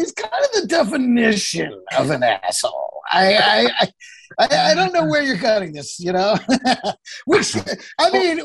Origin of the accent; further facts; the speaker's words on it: Texas, United States; And so I grew up in Texas.